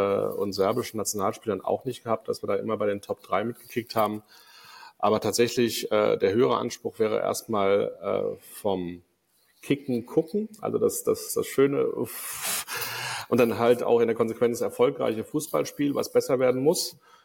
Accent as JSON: {"language": "German", "town": "Frankfurt", "region": "Hesse", "country": "Germany", "said": "Als Frankfurter, ja"}